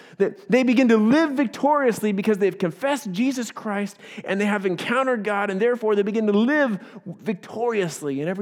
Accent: Beaverton, Oregon, United States; I was pastoring a church in Salem, Oregon, which is about 45 minutes away from my hometown, Beaverton, Oregon.

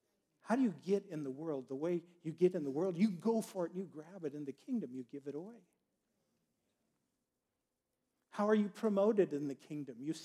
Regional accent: Nebraska, United States; and I grew up in Nebraska.

